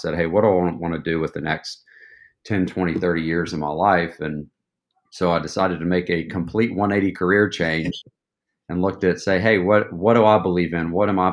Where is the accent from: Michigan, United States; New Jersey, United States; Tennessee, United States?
Tennessee, United States; Knoxville; I'm originally from East Tennessee, Knoxville, born and raised, went to University of Tennessee